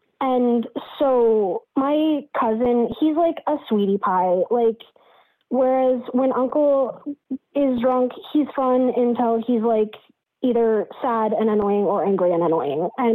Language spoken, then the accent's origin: English; Toronto, Ontario, Canada; we're from Toronto